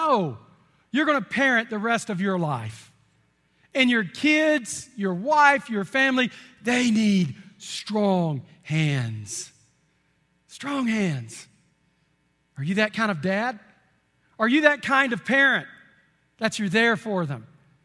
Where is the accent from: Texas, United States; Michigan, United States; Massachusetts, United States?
Texas, United States; I'm from Texas. We do things like that.